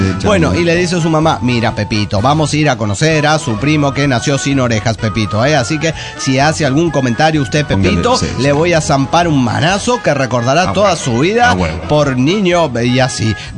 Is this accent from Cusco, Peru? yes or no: no; Huaraz, Ancash, Peru; de Huaraz, Perú.